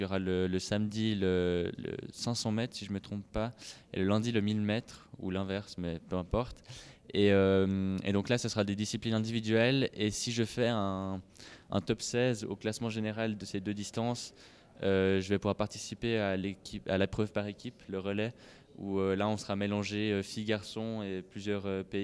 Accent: Leysin, Vaud, Switzerland; now in Lausanne, Switzerland; comme vous l'avez déjà dit. Je suis originaire de Lézin et maintenant j'habite à Lausanne.

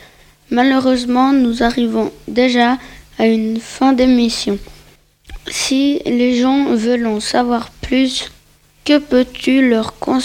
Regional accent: La Sarraz, Vaud, Switzerland; Alors, je viens de la Sarra, j'ai 11 ans. Je suis en 7e année

